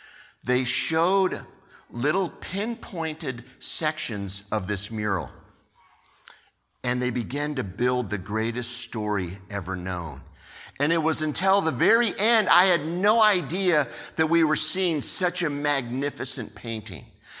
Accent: California, United States; So growing up in California, there was this place that is somewhere between downtown Los Angeles and Glendale

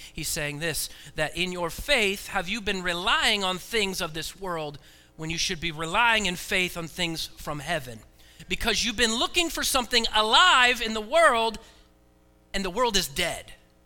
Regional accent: Oregon, United States; moved away; And I'm also from the West Coast, from Oregon. So I don't know if I left or they kicked me out.

